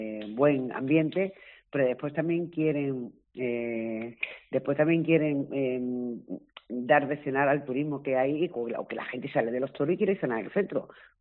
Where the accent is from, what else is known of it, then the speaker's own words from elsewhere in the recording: Málaga, Andalusia, Spain; como todos sabemos, los que somos de Málaga lo sabemos